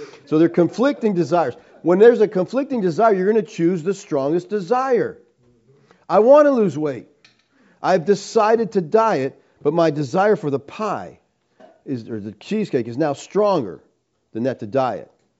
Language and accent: English; Pennsylvania, United States; We're from Pennsylvania, and they make something up there called sponge candy.